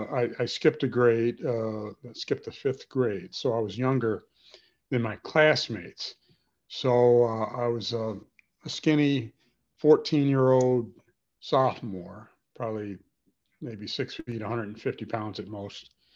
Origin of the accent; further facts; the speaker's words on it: Gary, Indiana, United States; And, you know, I grew up in Gary, Indiana. Northwest Indiana was a real hotbed for basketball, especially.